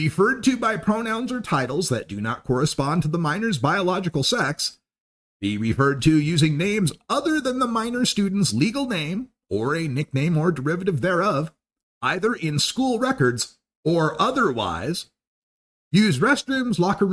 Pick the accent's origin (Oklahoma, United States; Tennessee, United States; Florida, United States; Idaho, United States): Idaho, United States; So, I just spoke with a social worker back in my home state of Idaho.